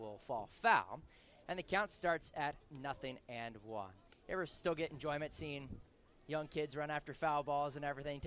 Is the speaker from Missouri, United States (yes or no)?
no; Blacksburg, Virginia, United States; growing up in Blacksburg, I grew up going to some of these games.